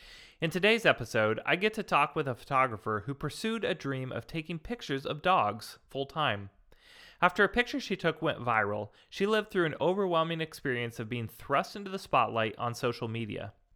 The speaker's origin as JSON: {"language": "English", "country": "United States", "lives_now": "Reykjavik, Iceland"}